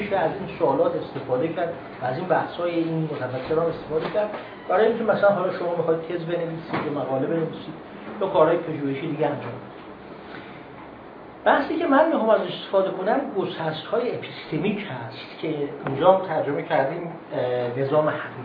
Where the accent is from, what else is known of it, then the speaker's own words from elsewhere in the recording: Iran; به عنوان یه ایرانی من برای من جالبه